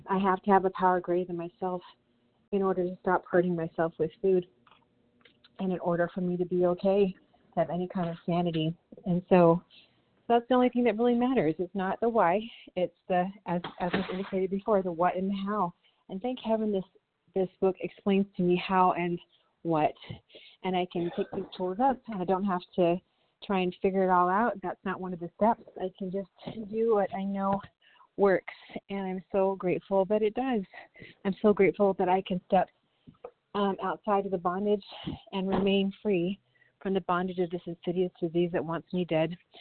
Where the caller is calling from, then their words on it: Michigan, United States; I'm calling from Michigan.